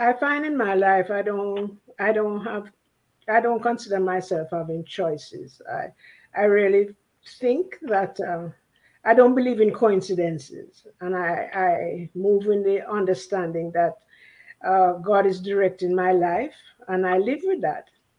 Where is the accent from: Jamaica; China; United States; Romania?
Jamaica; Oh, well, I grew up, yeah, in Jamaica.